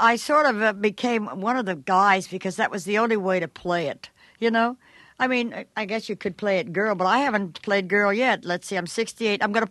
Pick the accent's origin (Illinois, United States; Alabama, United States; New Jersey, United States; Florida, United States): Illinois, United States; Chicago; I'm from Chicago. I went to colored schools.